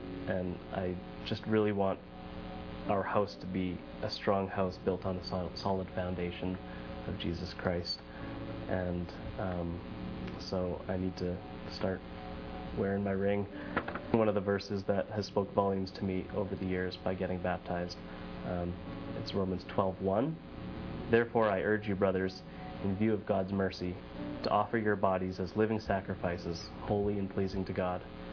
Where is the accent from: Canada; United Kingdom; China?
Canada; Vancouver, British Columbia; I'm from Vancouver.